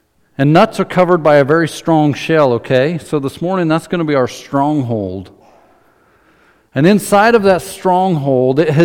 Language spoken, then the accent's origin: English; Stites, Idaho, United States; I grew up over in Stites for a few years, and in front of our house we had this huge tree.